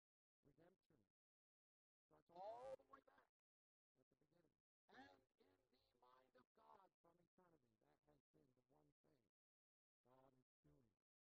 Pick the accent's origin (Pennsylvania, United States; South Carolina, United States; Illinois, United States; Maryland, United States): Pennsylvania, United States; Philadelphia; I grew up in Philadelphia. We were the only Gentile family on my block, and we still are.